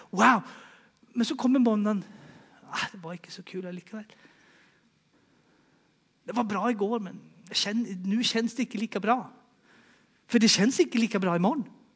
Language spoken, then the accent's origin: Swedish; Sweden; now in Norway; Och i Sverige hade vi på den måten 1 minut och 30 sekunder.